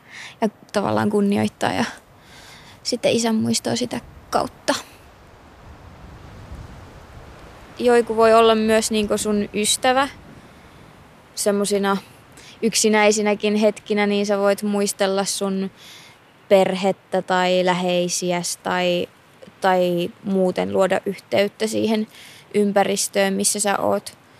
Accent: Utsjoki, Lapland, Finland; now in Helsinki, Finland; Mä oon kotoisin Utsjoelta ja siellä ylöskasvanut ja vastikään muuttanut Helsinkiin vajaa 3 vuotta sitten opintojen perässä. Sibelius Akatemian globaalin musiikin opintojen perässä.

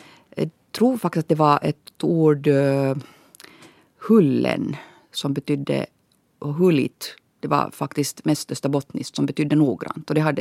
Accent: Sipoo, Uusimaa, Finland; jag har kanske vuxit upp med en dialekt som är ganska modern och utjämnad. Jag har vuxit upp i Söderkulla-området.

